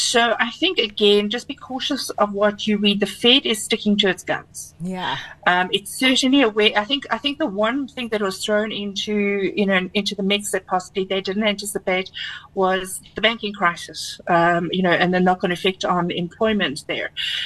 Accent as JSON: {"language": "English", "country": "South Africa", "said": "Now, as a South African consumer, look at that and worry"}